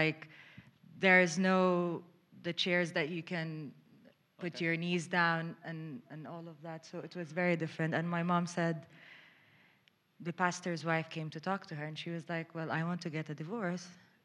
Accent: Jordan; We were both born and raised in Jordan. Our father is Syrian. Our mom is Jordanian. We had family in Syria.

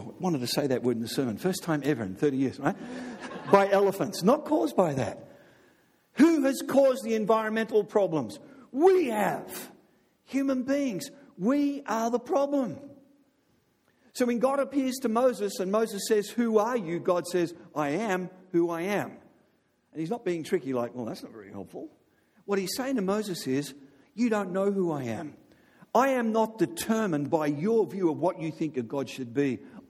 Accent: Australia; Now, I'm Australian

